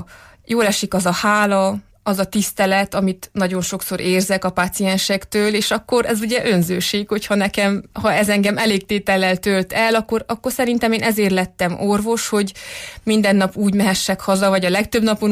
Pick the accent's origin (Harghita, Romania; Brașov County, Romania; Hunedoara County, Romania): Brașov County, Romania; Brașov; now in Târgu Mureș, Romania; Én Brassóban nőttem fel, unitárius lelkész és magyar nyelv és irodalom tanárnő gyermekeként, egyke vagyok, nincsen testvérem